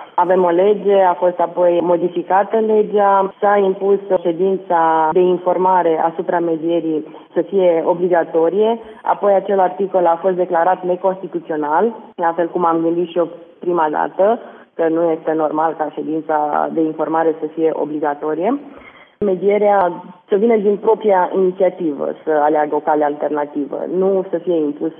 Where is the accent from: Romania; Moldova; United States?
Romania; Suceava, Suceava County; Într-adevăr, sunt din Suceava, dar am ales să fac facultatea la Cluj.